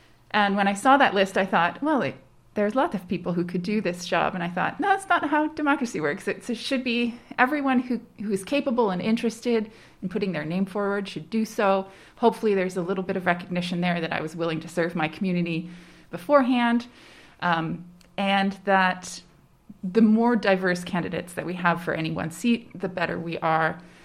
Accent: Moncton, New Brunswick, Canada; So I grew up in Moncton, as did my spouse, single family, single parent household

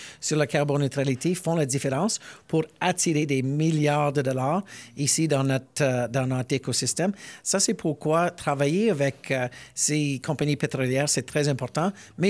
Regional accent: Alberta, Canada; je viens de l'Alberta, donc je vis dans un paradoxe. Je suis un libéral de l'Alberta

